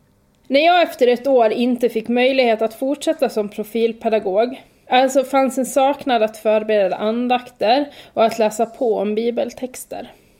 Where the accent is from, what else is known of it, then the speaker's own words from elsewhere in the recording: Borlänge, Dalarna County, Sweden; Jag växte upp i Dalarna, utanför Borlänge, och visste från lågstadiet att jag skulle bli lärare när jag blev stor.